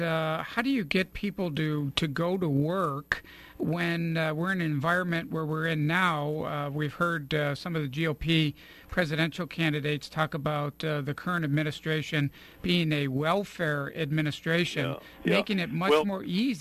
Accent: New York, United States; I'm originally from New York as well, from the western New York.

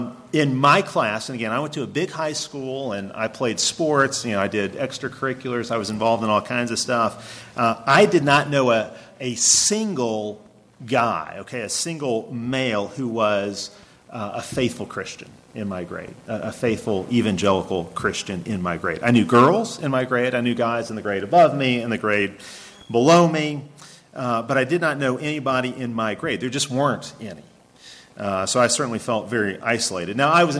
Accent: Chicago, Illinois, United States; born or raised there

